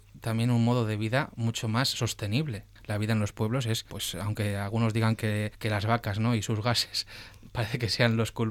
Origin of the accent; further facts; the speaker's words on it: Ramales de la Victoria, Cantabria, Spain; yo soy ramaliego, ¿no? Yo soy de Ramales de la Victoria.